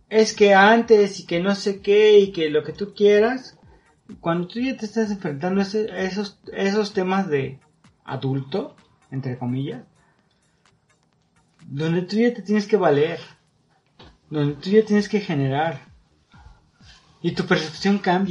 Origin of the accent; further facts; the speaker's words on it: Mexico; como comunidad mexicana